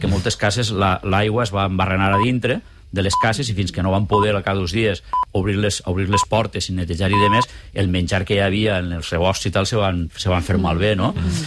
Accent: Algemesí, Valencian Community, Spain; en el meu poble, en el Gemessí, moltes cases

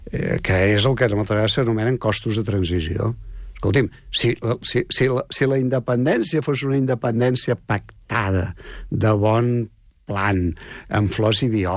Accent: Catalonia, Spain; El problema de la tercera via no som els catalans, que ho hem dit 150 anys que la volem.

